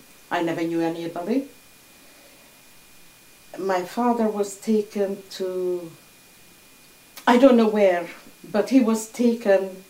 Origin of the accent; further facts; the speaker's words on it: Budapest, Hungary; But I never actually lived there. I grew up in Budapest.